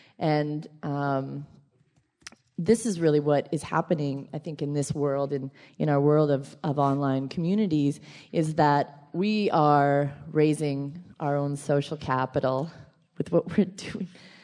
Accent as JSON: {"language": "English", "country": "Canada", "also_born_or_lived": "Toronto", "lives_now": "San Francisco, United States", "said": "I'm a Canadian. And I was working, you know, blogging, but working at a kind of a dead-end job in Toronto."}